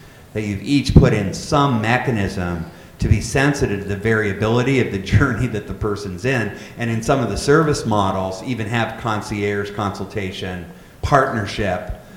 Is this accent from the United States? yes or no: yes; Pittsburgh, Pennsylvania, United States; I grew up in Pittsburgh.